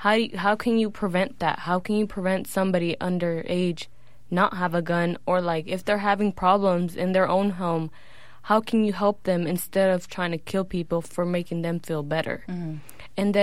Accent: Honduras; Like, I'm Latin. I'm from Honduras.

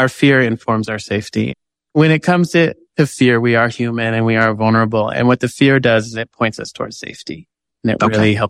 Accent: Rohnert Park, California, United States; I grew up in Rohnert Park, and there's a creek that connects my neighborhood to the Green Music Center.

